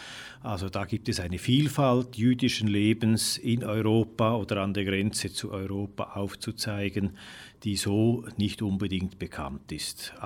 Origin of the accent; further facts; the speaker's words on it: Switzerland; moved away as an adult; now in Essen, Germany; Ich stamme aus der Schweiz und bin dort auch aufgewachsen.